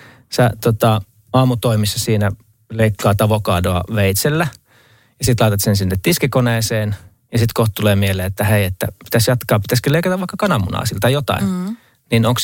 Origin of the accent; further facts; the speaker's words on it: Luumäki, South Karelia, Finland; pidin yhdet juhlat kotikunnassani Luumäellä tuossa viime syksynä